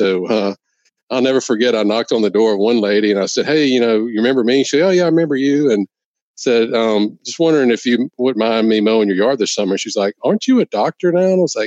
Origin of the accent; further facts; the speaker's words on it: Louisiana, United States; wanted to always come back to work in my hometown of Louisiana. You know, I have family, friends there.